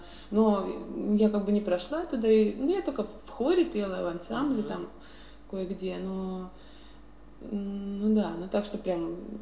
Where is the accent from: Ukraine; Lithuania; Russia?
Lithuania; Visaginas, Utena County; Russian is a second language; я росла в Висогинес, это такой, это город небольшой, совсем не сильно.